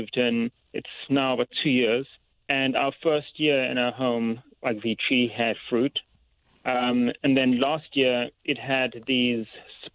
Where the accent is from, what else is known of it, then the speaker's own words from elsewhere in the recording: South Africa; moved away; so I'm from South Africa originally